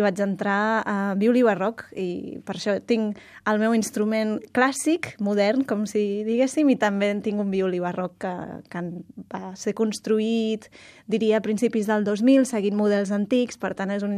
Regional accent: Santa Coloma de Gramenet, Catalonia, Spain; Vaig començar amb 7 anys a tocar-lo al Conservatori de Santa Coloma de Gramenet, que és d'on soc jo

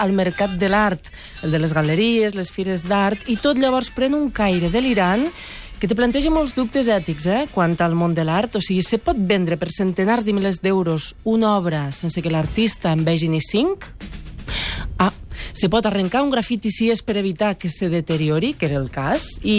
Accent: Flix, Catalonia, Spain; tothom digui el nom del meu poble, que és Flix.

